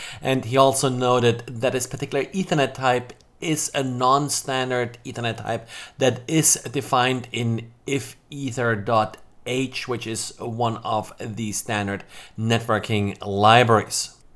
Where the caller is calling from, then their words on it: Jacksonville, Florida, United States; I'm today recording from Jacksonville, Florida.